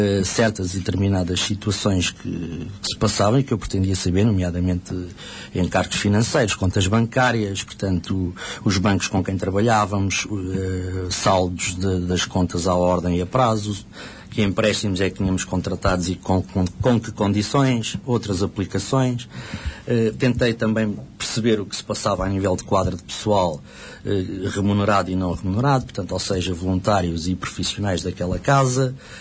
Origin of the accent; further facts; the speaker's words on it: Barreiro, Lisbon, Portugal; meu amigo de infância, da minha terra, do Barreiro